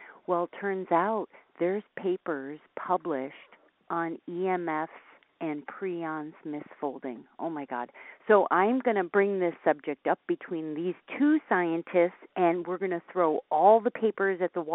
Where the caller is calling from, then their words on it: Olympia, Washington, United States; I'm calling from Olympia, Washington.